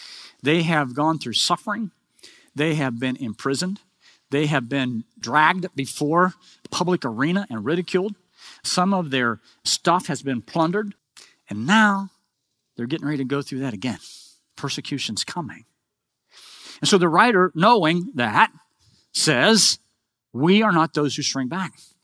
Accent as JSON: {"language": "English", "region": "Oklahoma", "country": "United States", "tie": "born or raised there", "said": "So growing up in Oklahoma, I had a lot of opportunity to travel on dirt roads. We had a lot of dirt roads in our little rural town."}